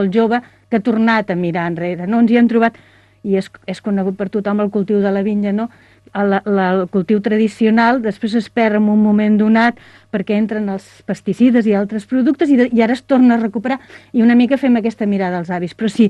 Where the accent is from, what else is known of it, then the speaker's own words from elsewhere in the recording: Sant Cugat Sesgarrigues, Catalonia, Spain; jo soc de Sant Quat Sesgarrigues